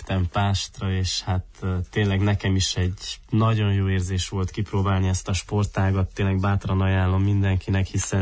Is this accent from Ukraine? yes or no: no; Miercurea Ciuc, Harghita, Romania; ugye Csíkszeredában, a szülővárosomban nem volt vívó szakosztály gyakorlatilag akkor, amikor én ugye iskolás voltam